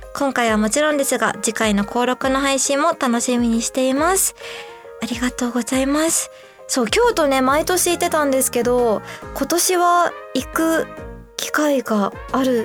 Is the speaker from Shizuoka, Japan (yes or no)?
yes; Shizuoka, Japan; 私もまあ静岡田舎出身で